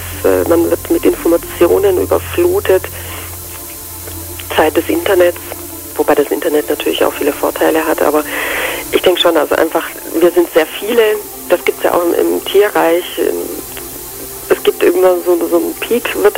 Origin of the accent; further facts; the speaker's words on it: Croatia; das ist halt auch sehr Kroatien verwandt, ich komme ja aus Kroatien und das fand ich dann sehr, sehr nett